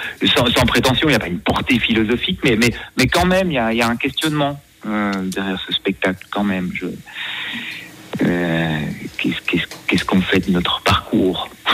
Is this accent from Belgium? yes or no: yes; Brussels, Brussels-Capital Region, Belgium; Quand je viens de Bruxelles, où bien sûr c'est aussi une ville bilingue